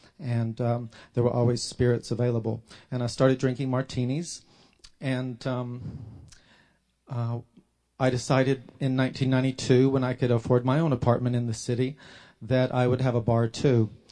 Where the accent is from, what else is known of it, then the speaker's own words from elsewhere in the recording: Nashville, Tennessee, United States; I grew up in Nashville, Tennessee, and I was blessed to grow up in a loving home.